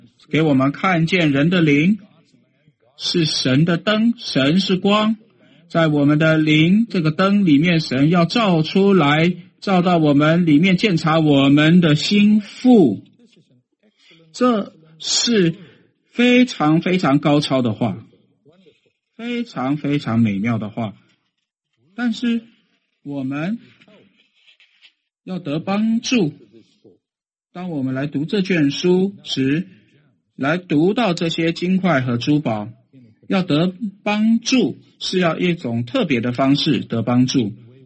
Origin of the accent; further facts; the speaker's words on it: China; 你们知道我从中国来，在中国有几千年的